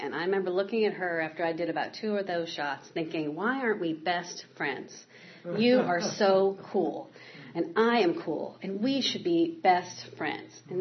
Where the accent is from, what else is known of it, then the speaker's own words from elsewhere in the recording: Arlington, Virginia, United States; I grew up in Arlington, Virginia, and my parents are from Texas